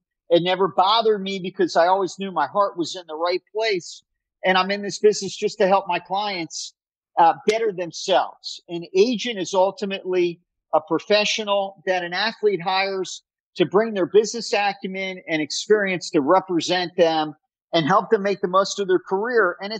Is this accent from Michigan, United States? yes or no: no; Miami, Florida, United States; Growing up in Miami, I didn't get married till my mid-40s.